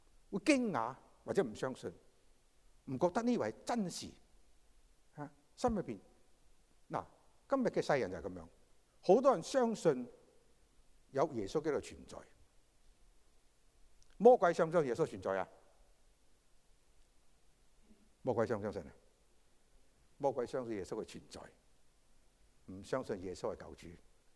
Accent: China; 我們中國人特別，我們很醒目的，很聰明的

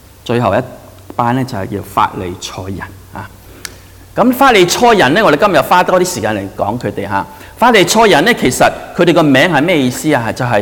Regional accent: China; 我哋中國人咧，亦都係好唔中意呢一啲啊

